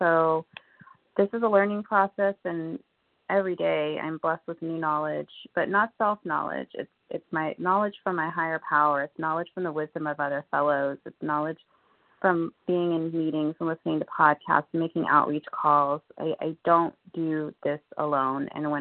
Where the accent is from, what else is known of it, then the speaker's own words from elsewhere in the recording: California, United States; Southern California.